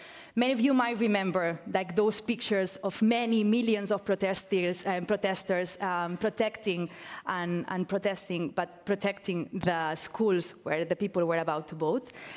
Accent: Barcelona, Catalonia, Spain; And I'm from Spain, I'm from Barcelona

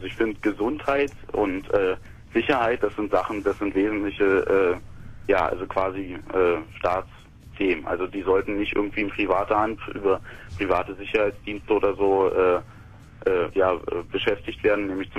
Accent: Russia; ich bin Russe, ich bin selber Ausländer, ich habe einen russischen Pass.

